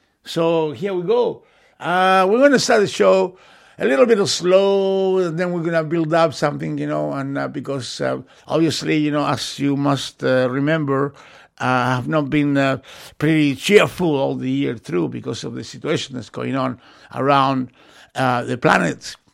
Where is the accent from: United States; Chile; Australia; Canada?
Chile; Because, as you know, I'm from South America, Chile, and also us being from Chile, man, we're very sociable, very friendly, you know.